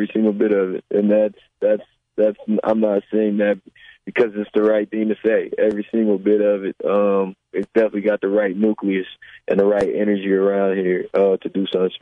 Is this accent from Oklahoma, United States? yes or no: no; Texas, United States; because I grew up in Texas, so cost of living there is very cheap.